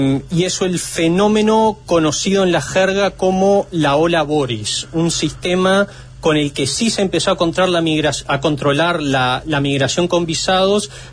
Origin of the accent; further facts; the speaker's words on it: Uruguay; now in United Kingdom; porque como uruguayo siempre estuve en la fila más larga